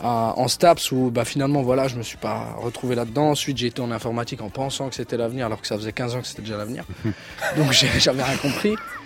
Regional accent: Belfort, Bourgogne-Franche-Comté, France; Et on est de Belfort les deux.

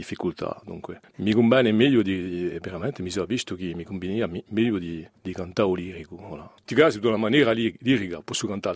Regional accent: Saint-Andréa-di-Cotone, Corsica, France; Je suis originaire, on va dire, de la région bastiaise, de la plaine orientale. Voilà. Saint-André-au-Gaudone.

